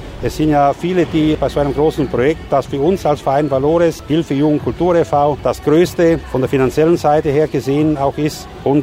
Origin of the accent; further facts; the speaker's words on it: Sântana, Arad County, Romania; now in Germany; meine alte Heimat Banat St. Anna besuche